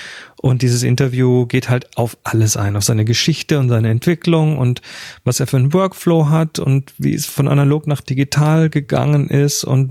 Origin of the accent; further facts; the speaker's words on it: South Germany, Germany; ich bin ja katholisch aufgewachsen. Ich komme ja aus dem Süden.